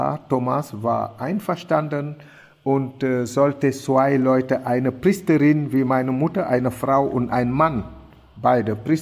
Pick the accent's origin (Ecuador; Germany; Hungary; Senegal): Senegal; German is a second language; das ist eine heile Zeremonie, was man macht in meiner Heimat Senegal.